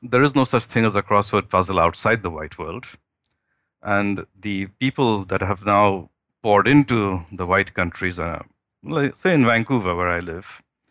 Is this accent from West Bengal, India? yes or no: yes; Kolkata, West Bengal, India; Well, I come from the Indian subcontinent. I was born in Calcutta, and I spent my early life in India